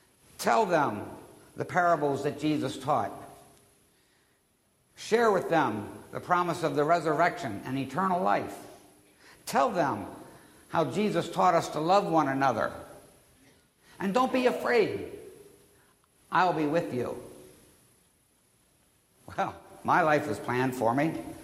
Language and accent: English; Akron, Ohio, United States; You see, I was born and raised in Akron, Ohio, where my father ran a tire distributorship